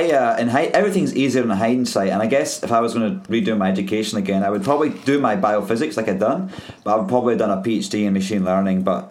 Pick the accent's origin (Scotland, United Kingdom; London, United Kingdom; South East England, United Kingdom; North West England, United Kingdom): Scotland, United Kingdom; accent: Scottish; Probably don't like my English accent, my Scottish accent or something.